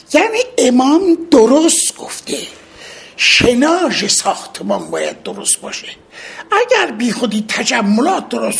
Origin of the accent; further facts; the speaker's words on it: Iran; ببینید، ما ایرانی هستیم